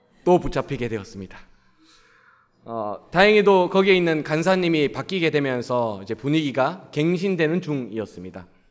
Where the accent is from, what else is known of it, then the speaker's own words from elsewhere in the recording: Daegu, South Korea; 저는 대구 사람입니다.